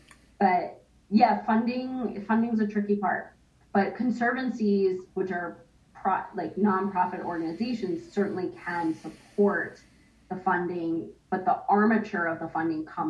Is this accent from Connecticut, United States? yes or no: yes; Connecticut, United States; I'm from Connecticut, and so the garden party club scene in Connecticut is a really big deal. Like, I'm from Litchfield County